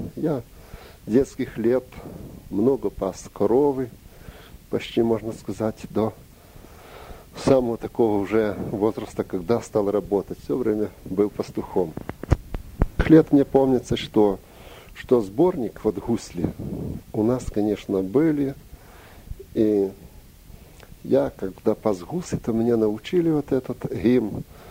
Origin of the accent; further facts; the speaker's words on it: Volyn Oblast, Ukraine; born there; во время войны я родился в Волынской области, бывший Заболоцкий район. Там вот на село Крым.